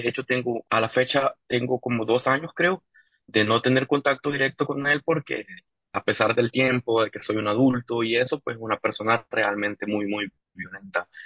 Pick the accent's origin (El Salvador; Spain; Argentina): El Salvador; San Salvador; Soy de San Salvador, pues es la capital de El Salvador. En realidad es muy, muy parecido a un pueblo.